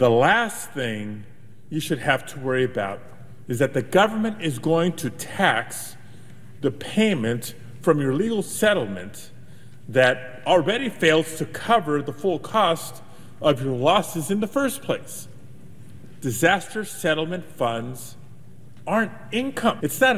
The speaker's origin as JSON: {"language": "English", "region": "California", "country": "United States", "said": "In my home state of California"}